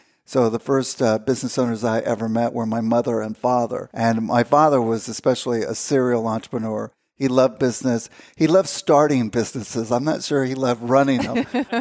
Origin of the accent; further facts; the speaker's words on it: Kansas City, Missouri, United States; So that's where I was born. I grew up in Kansas City, Missouri.